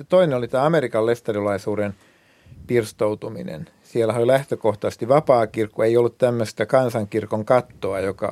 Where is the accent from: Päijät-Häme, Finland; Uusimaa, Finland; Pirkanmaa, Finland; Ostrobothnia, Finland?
Ostrobothnia, Finland; Vähäkyrö; kotiseutuni Vähäkyrö oli ensimmäisiä tukikohtia ja myöskin kotikyläni, tai nimenomaan kotikyläni Saarenpää, ja sitä kautta se tuli myöskin meidän sukuun. Oma taustani on rauhan sanalaisessa lestadiolaisuudessa